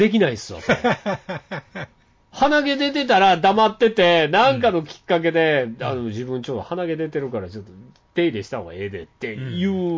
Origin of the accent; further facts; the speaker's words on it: Tsuruga, Fukui, Japan; 僕の田舎にちょうど僕の敦賀から出るんですよ。